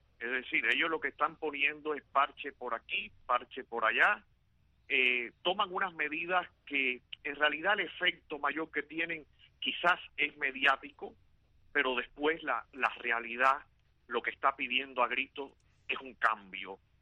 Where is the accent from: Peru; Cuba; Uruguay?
Cuba; somos cubanos y que tenemos derecho a opinar